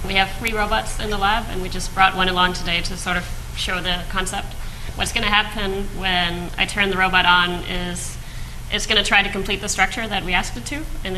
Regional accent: Denmark; I'm from Denmark.

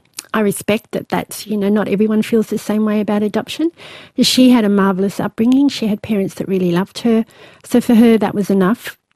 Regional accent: Newcastle, New South Wales, Australia; no, I'm from Newcastle.

